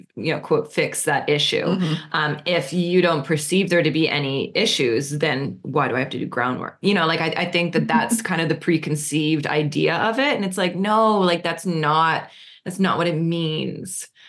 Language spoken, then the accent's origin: English; Canada; So I will say that as a Canadian